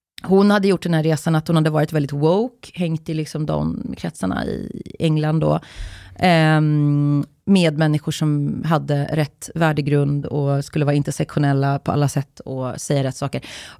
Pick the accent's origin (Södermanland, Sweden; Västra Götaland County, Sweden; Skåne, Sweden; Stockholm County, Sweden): Västra Götaland County, Sweden; Uddevalla; jag är ju uppvuxen i Uddevalla